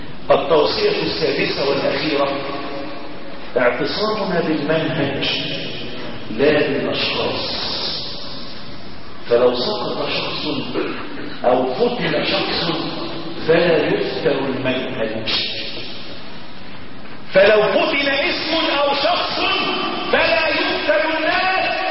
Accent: Egypt

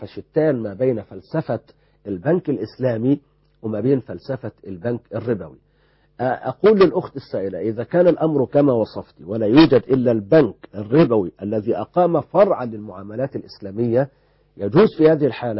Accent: Egypt

